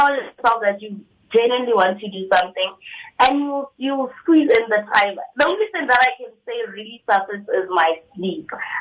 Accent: Rustenburg, North West, South Africa; And I'm from Rustenburg, but I school in Pretoria, by the University of Pretoria. And I'm a second year student

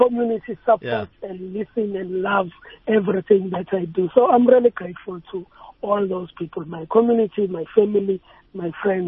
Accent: Mamelodi, Gauteng, South Africa; we want to take a young life from the villages where we come from Mamalodishinat

